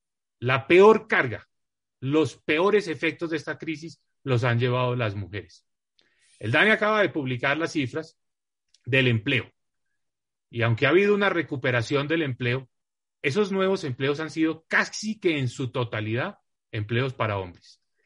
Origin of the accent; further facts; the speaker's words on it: Colombia; Algo que ninguno de nosotros como colombianos quiere ver.